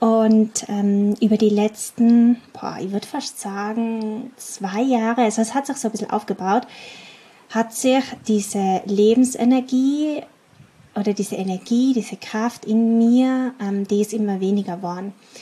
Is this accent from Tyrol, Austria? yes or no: yes; Innsbruck, Tyrol, Austria; born there; Ihr wisst ja, dass ich gebürtig aus Tirol bin, also ich bin eine Tiroler Madel, ich komme aus Innsbruck und wurde dort geboren und habe auch vor 8 Jahren meine Selbstständigkeit dort gegründet, habe meinen Lebensmittelpunkt dort gehabt